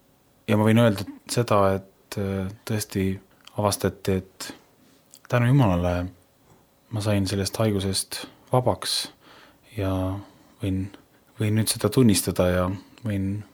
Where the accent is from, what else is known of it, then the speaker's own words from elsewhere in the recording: Tallinn, Harju County, Estonia; Olen pärit Tallinnast